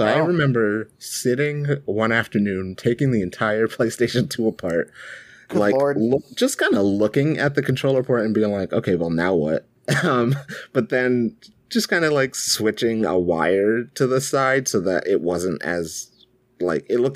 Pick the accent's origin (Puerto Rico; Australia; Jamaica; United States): Jamaica; First of all, I'm also Jamaican.